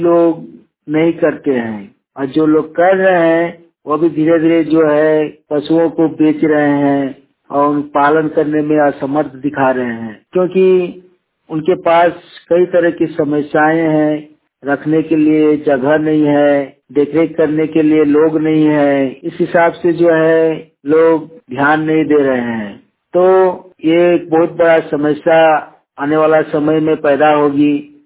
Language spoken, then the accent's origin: Hindi; Jharkhand, India; झारखंड से हूँ। समय के हिसाब से हर कुछ बदल जाता है। हमारे गांव क्षेत्र पर 70-80% उस समय लोग पशुपालन करते थे, खेती बाड़ी करते थे